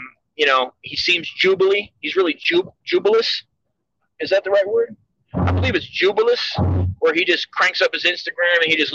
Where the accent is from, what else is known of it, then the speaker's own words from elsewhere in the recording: Brooklyn, New York, United States; We grew up together in Brooklyn. You know, we cut our teeth together on the mean streets.